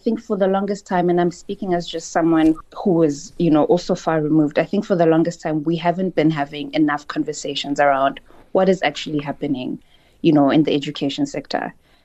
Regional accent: South Africa; that as South Africans, we really need to start seeing fixing the education system as a South African problem.

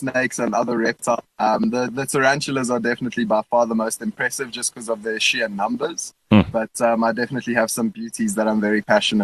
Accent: Durban, KwaZulu-Natal, South Africa; born there; Shucks, so I was born in Durban

